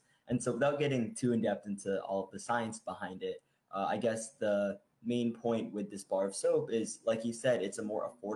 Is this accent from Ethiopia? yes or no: yes; Ethiopia; really growing up in Ethiopia. I was born in Ethiopia and I saw so many people that were working really long hours under the hot sun.